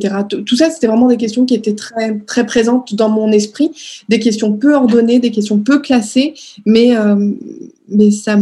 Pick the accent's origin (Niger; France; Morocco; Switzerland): France; Strasbourg, Grand Est; moved away; Je me disais, on peut pas passer toute une vie dans la ville où on est né.